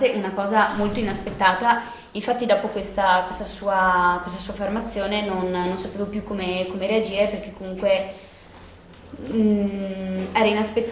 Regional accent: Arzignano, Veneto, Italy; gli arzignanesi, gli abitanti del mio paese

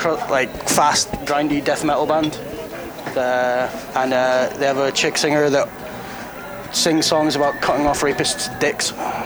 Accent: Scotland, United Kingdom; Well, we're … from Scotland

